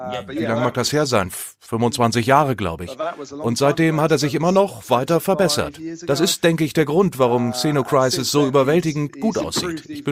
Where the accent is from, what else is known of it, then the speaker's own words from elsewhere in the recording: England, United Kingdom; Nun, ich bin Engländer